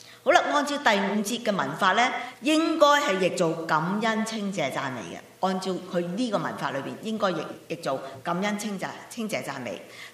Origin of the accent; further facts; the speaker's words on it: China; 我们中国人就是叫它做